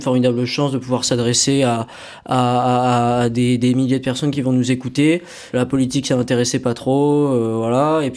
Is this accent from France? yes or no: yes; Montpellier, Occitanie, France; born there; Je suis né à Montpellier, j'aime passionnément cette ville, j'aimerais un jour la diriger.